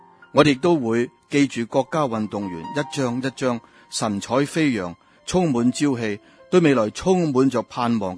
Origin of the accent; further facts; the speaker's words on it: China; 身为中国人，大家都可以分享到北京奥运成功的喜悦。